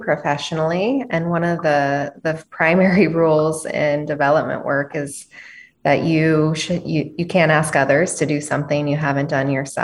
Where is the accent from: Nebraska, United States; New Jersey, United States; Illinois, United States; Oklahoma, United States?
Nebraska, United States; Red Cloud; I thought it was important to lead by example and make a planned gift to benefit my hometown.